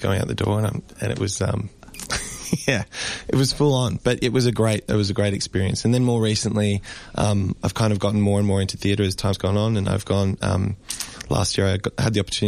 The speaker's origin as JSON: {"language": "English", "town": "Melbourne", "region": "Victoria", "country": "Australia", "tie": "born or raised there", "said": "I was brought up and raised in Melbourne."}